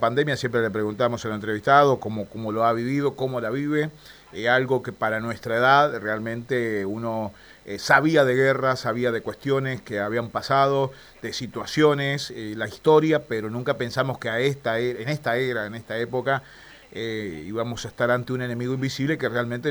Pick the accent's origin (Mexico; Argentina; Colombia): Argentina; yo voy a participar como argentino.